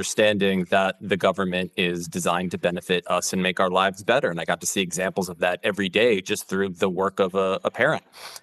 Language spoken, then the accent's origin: English; Washington, District of Columbia, United States; I grew up in Washington, D.C., and I had one parent who worked in the United States Senate.